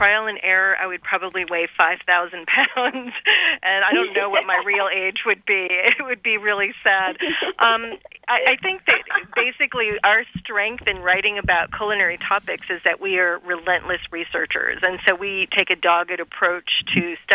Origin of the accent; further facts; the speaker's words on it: Michigan, United States; I grew up in the Midwest, personally. I'm a Michigan girl. I grew up eating meat three times a day.